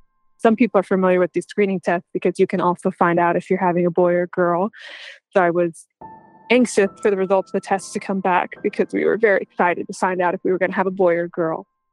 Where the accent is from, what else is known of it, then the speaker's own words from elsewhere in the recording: Texas, United States; I'm a Texan. I'm a mother of two. I have been in Texas, raised here.